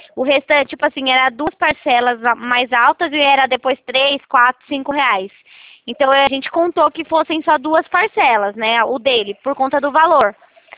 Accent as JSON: {"language": "Portuguese", "town": "Itatiba", "region": "São Paulo", "country": "Brazil", "said": "Eu sou de Itatiba."}